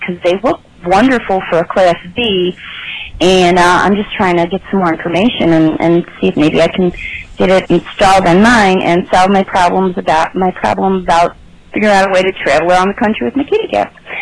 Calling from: Tonawanda, New York, United States; I'm calling you from Tonawanda, New York, which is close to Niagara Falls.

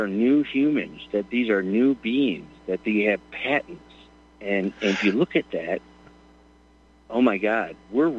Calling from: Wisconsin, United States; I'm up on my land, man. I'm hearing crickets, and I'm seeing the stars in Wisconsin.

